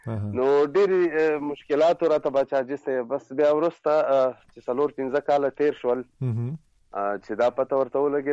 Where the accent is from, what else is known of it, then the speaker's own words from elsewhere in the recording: Chaman, Balochistan, Pakistan; ما خپل کلم یاد کړی او ستایلی و چې خواجه عمران بیا زمونږ کلی دی هلته چمن کې.